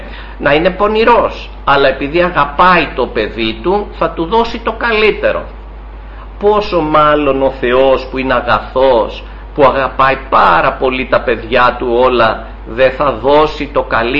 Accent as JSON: {"language": "Greek", "town": "Chania", "region": "Crete", "country": "Greece", "tie": "born or raised there", "said": "Μπορεί να μεγάλωσα στα Χανιά, εκεί ο πατέρας μου, έτσι που ήταν εργάτης του Κυρίου"}